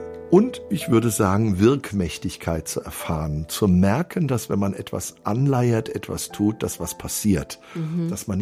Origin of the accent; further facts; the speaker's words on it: Wetzlar, Hesse, Germany; Ich bin ja Wetzlarer, bin in Ehringshausen geboren, aber das war ja nur eine Krankenhausangelegenheit.